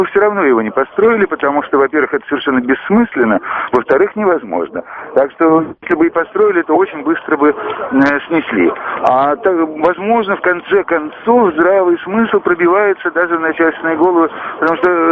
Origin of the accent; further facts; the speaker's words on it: Saint Petersburg, Russia; Я как-то не привык буквально воспринимать ее заявление, как и другие петербуржцы.